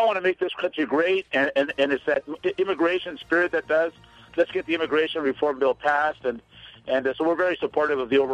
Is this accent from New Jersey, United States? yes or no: no; San Diego, California, United States; born there; I was born in San Diego.